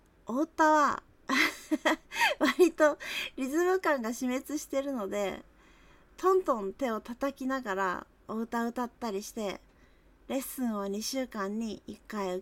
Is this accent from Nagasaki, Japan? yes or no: yes; Nagasaki, Japan; 出身地は長崎なんですけど、普段から結構敬語が多めに話すので、なかなかなまらないかもしれないんですけど